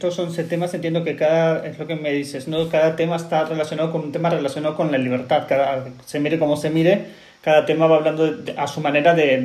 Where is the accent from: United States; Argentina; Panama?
Argentina; now in Spain; Que yo como argentino tengo mucha gente que escucha lo que yo recomiendo y les encanta.